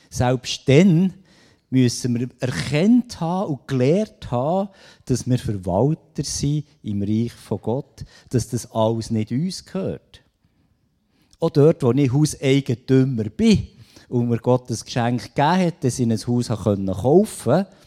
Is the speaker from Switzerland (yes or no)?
yes; Switzerland; Und wo wir gerade als Schweizer eine sehr starke Fehlprägung mit auf einen Weg überkommen